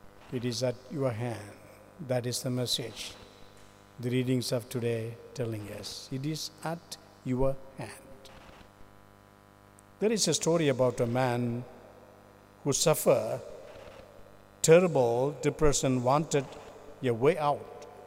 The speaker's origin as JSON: {"language": "English", "country": "India", "said": "I come from India"}